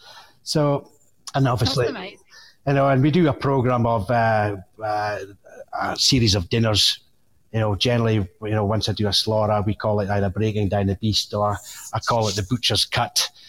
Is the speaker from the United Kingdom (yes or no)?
yes; Scotland, United Kingdom; being a Scotsman, it's something we love